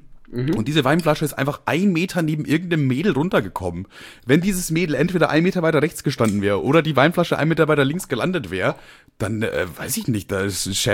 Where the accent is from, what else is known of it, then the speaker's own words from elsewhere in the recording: Bavaria, Germany; Ich sage, also ursprünglich aus Bayern.